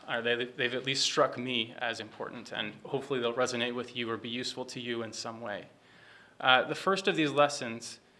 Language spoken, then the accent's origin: English; Anchorage, Alaska, United States; also born or lived in US West Coast; now in Ottawa, Canada; I'm from Anchorage, Alaska originally, which is traditional Dena'ina territory, and I currently live in Ottawa, Ontario on Algonquin territory. I lived on the US West Coast for a good number of years